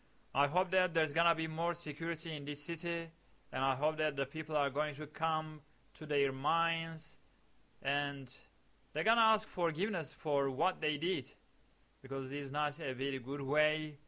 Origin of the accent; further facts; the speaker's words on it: Diyarbakir, Diyarbakır Province, Turkey; English is a second language; I am also from Diyarbakir, from the eastern parts of Turkey, and I didn't want to tell the man that I come from the eastern part of Turkey